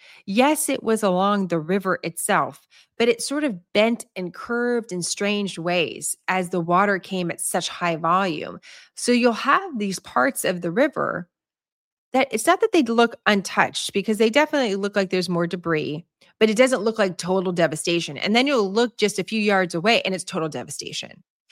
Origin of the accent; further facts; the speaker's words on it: San Francisco, California, United States; When I grew up in San Francisco, I used the term, oh my God, all the time.